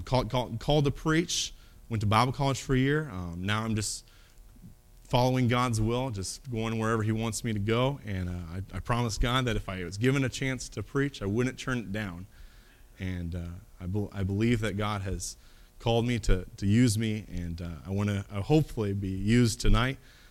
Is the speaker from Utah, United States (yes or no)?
no; Alaska, United States; Little bit about where I'm from and my testimony. I am from Alaska. I was born there, raised there. My dad was stationed there in the Air Force.